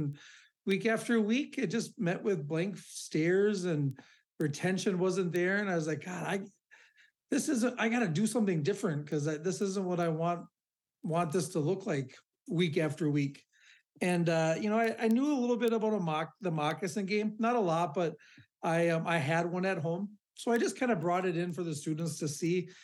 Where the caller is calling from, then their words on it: Ham Lake, Minnesota, United States; And today I live in Ham Lake. So I'm coming from you today in Ham Lake in Oka County.